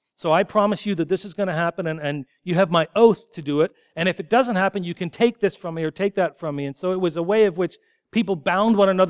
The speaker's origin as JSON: {"language": "English", "town": "Poplar Hill", "region": "Ontario", "country": "Canada", "tie": "born or raised there", "said": "I grew up in Poplar Hill, and the village is Lobo"}